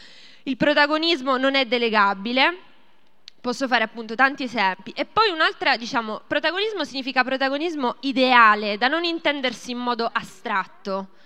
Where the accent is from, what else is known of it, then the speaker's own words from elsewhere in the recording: Rome, Lazio, Italy; della corrente umanista socialista e vengo da Roma.